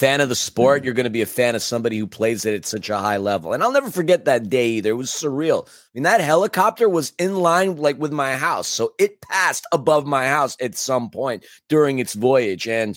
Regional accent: New York, United States; And I'm a pizza snob. I'm from New York.

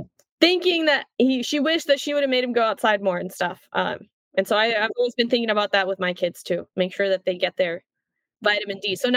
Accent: Iceland; Growing up in Iceland, we also have a problem with it being dark in the wintertime.

